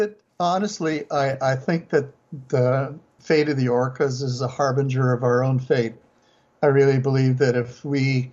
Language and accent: English; Idaho, United States; born or raised there